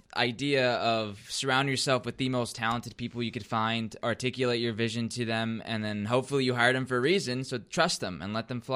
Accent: Brownsville, Texas, United States; Brownsville, Texas.

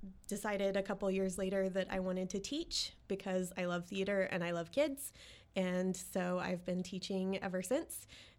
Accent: Bandera, Texas, United States; I grew up in Bandera, which is

